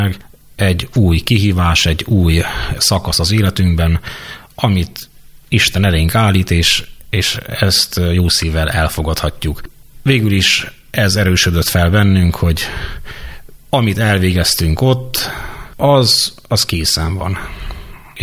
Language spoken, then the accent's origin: Hungarian; Szilágylompért, Sălaj, Romania; Szilágyságban, Szilágy Lompértról származom.